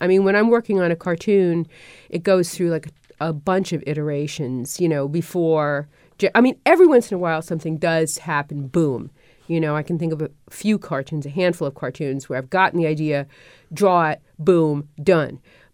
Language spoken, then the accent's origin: English; Brooklyn, New York, United States; I grew up in Brooklyn. Block was like, that's yeah. it, you know, a block.